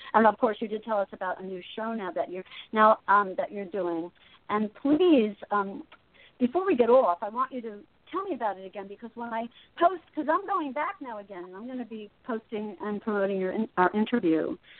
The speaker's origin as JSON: {"language": "English", "town": "Asbury Park", "region": "New Jersey", "country": "United States", "tie": "born or raised there", "said": "And I grew up in Asbury Park. I went to Asbury Park High School. So, you know, I grew up in that city."}